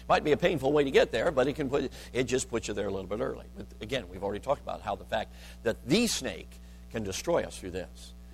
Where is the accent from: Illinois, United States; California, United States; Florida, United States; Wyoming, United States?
Illinois, United States; Chicago; I grew up in Chicago. This never happened, though it could have.